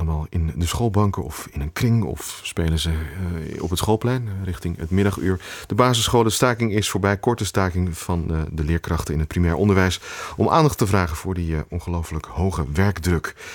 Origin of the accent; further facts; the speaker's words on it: Budel, North Brabant, Netherlands; In het dorp waar ik opgroeide, het Brabantse Budel